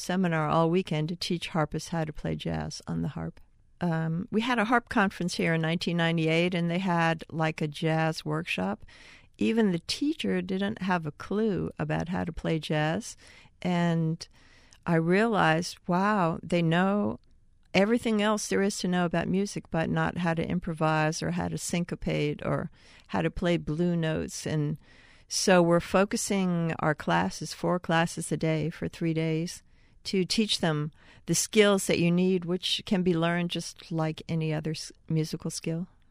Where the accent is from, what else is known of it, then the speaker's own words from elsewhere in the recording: New Orleans, Louisiana, United States; I write most of the music, and I grew up in New Orleans, so how can you not love jazz?